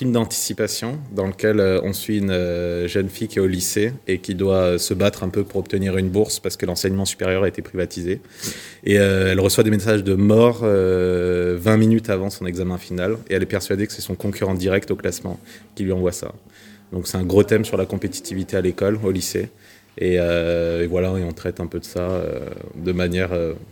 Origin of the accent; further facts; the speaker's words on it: Rennes, Brittany, France; Là, moi, je viens d'arriver parce que je suis rennais, donc ouais.